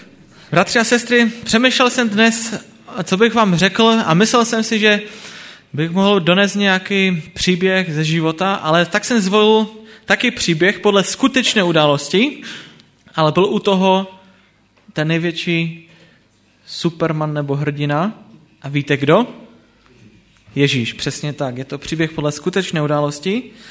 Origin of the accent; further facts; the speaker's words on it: Moravian-Silesian Region, Czechia; Něco o sobě, tak jsem z Ostravy, pocházím tady z Bystřice nebo z Oldřichovic.